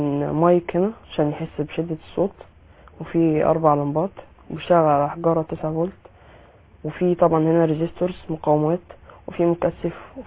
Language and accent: Arabic; Cairo, Cairo Governorate, Egypt; انا من القاهره